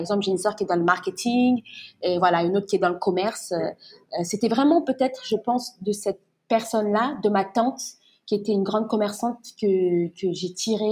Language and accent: French; Guinea; J'ai eu cette opportunité de travailler en Guinée-Conakry, donc dans mon pays d'origine